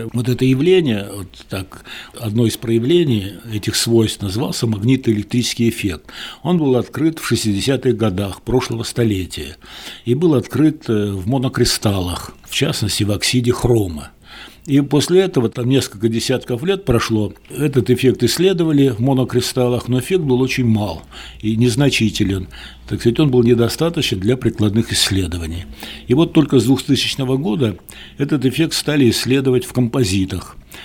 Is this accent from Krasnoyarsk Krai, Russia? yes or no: yes; Krasnoyarsk, Krasnoyarsk Krai, Russia; Я вообще родился в Красноярске, вот, окончил там среднюю школу, потом поехал учиться в Томск.